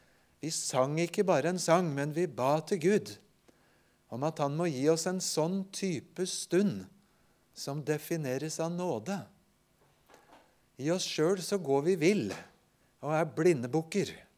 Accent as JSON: {"language": "Norwegian", "country": "Japan", "tie": "born or raised there", "lives_now": "Norway", "said": "Ellers ble jeg født i Japan som misjonærbarn og har mye av oppveksten min"}